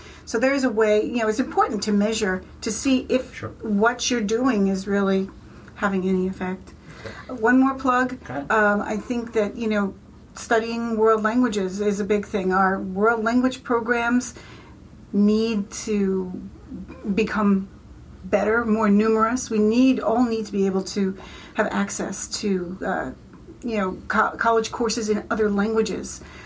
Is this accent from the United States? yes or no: yes; New York, United States; accent: New York; Well, about my New York accent.